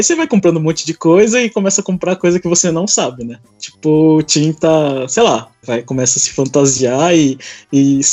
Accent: Brazil; A gente, sei lá, a gente como brasileiros ou como pertencentes à região da América

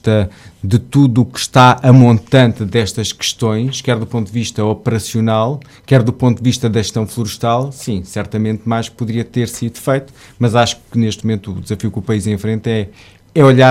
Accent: Évora, Alentejo, Portugal; moved away as an adult; now in Lisbon, Portugal; tenho 39 anos, sou alentejano, nasci em Évora e vivo em Lisboa já há cerca de 20 anos

